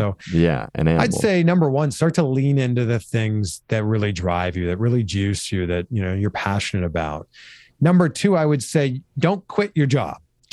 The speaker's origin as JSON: {"language": "English", "region": "Ontario", "country": "Canada", "tie": "born or raised there", "said": "Peterborough, Ontario, which was 100 kilometers, if we're talking in Canadian terms, 60 miles away from my hometown."}